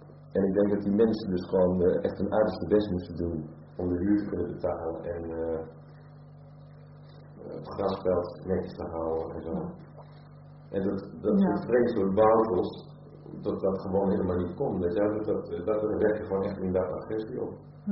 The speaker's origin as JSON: {"language": "Dutch", "town": "Amsterdam", "region": "North Holland", "country": "Netherlands", "lives_now": "Zeeland, Netherlands", "said": "Ja, we zijn uit Amsterdam."}